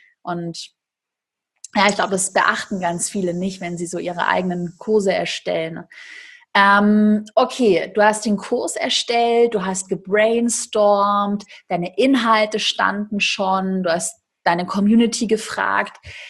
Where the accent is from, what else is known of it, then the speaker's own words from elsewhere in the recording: Baden-Württemberg, Germany; Schwabe, ich bin auch Schwabe.